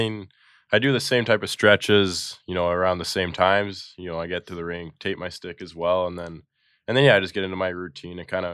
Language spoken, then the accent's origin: English; British Columbia, Canada; I'm from British Columbia, so I think Canucks was my team growing up.